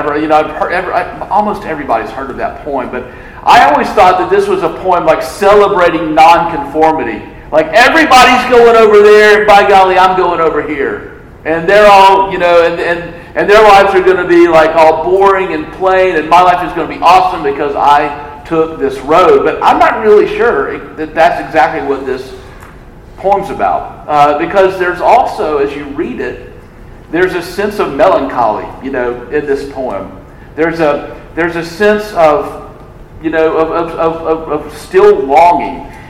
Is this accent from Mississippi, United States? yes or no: yes; Mississippi, United States; I grew up in Mississippi. I did not go to Texas A&M.